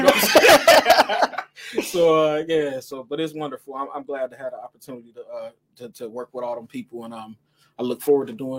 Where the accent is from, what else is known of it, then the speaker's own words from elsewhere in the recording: Youngstown, Ohio, United States; I like when I was younger growing up in Youngstown, when I would see stuff on TV, I felt like they stole it from us.